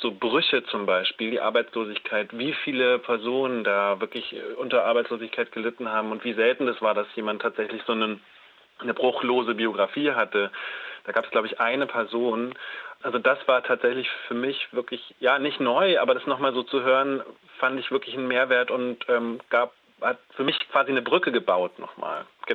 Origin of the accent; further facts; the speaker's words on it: West Germany, Germany; wir sind beide ja im Westen groß geworden. Meine Eltern kommen jetzt zwar aus dem Sozialismus, aber eben nicht aus der DDR.